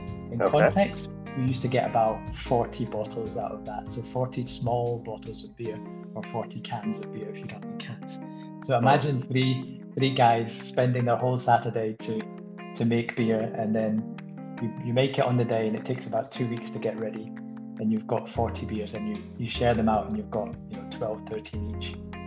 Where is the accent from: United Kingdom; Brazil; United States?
United Kingdom; Scotland; now in Nigeria; I am originally from Scotland in the UK. But I've been spending almost the last 12 years in Nigeria